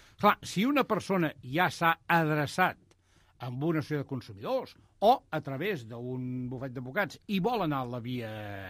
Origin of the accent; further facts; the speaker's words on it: Terrassa, Catalonia, Spain; molt bon dia per Terrassa, perquè jo també ho soc de Terrassa